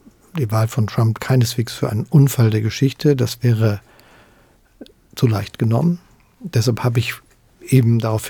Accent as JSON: {"language": "German", "country": "Germany", "said": "Und dafür müssen wir als Deutsche mittendrin in der EU auch Sorge tragen."}